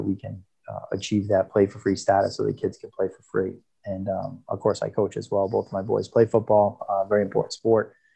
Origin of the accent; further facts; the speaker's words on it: Westerly, Rhode Island, United States; And I grew up in Westerly. My mom was from Pawcatuck, my dad from Westerly